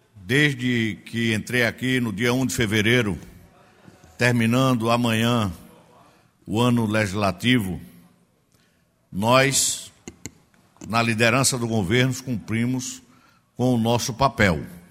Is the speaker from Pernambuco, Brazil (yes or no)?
yes; Garanhuns, Pernambuco, Brazil; Venho lá do Agreste Meridional, mais especial da nossa cidade de Garanhuns